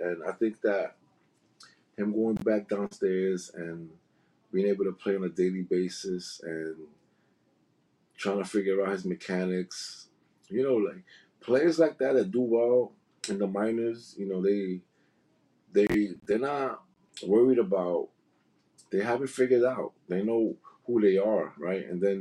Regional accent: Bronx, New York, United States; I really don't care about the Yankees. I grew up in the Bronx.

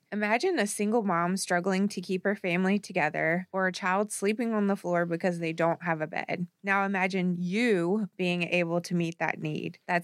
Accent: the South, United States; We're from the South. My family, food is the love language.

